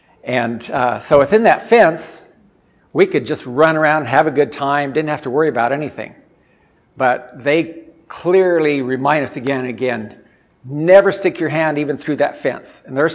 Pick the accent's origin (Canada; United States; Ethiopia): Ethiopia; Addis Ababa; Being a missionary kid growing up in Ethiopia, I went to boarding school in grade one. This boarding school started out with a couple buildings in the downtown part of the city of Addis Ababa, Ethiopia.